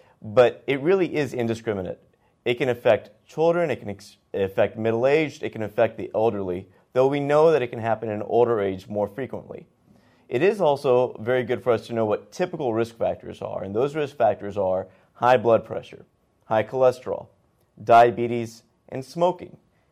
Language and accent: English; the South, United States; Well, I grew up in the South, and trust me, I love the food in the South.